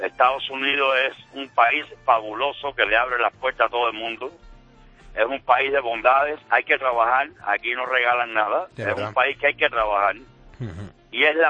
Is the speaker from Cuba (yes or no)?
yes; Cuba; moved away as an adult; yo soy cubano. Uh-huh. Yo soy cubano, como dicen ustedes, bueno, yo no sé en España, pero yo soy balsero.